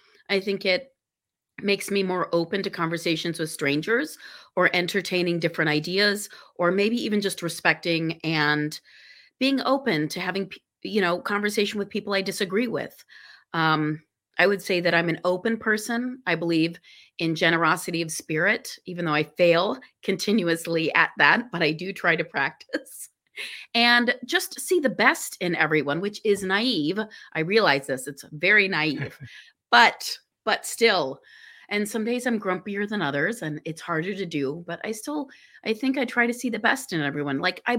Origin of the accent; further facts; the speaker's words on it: Guyana; also born or lived in Lahore, Pakistan; I'm a third culture kid. I grew up in Guyana, South America, and in Lahore, Pakistan.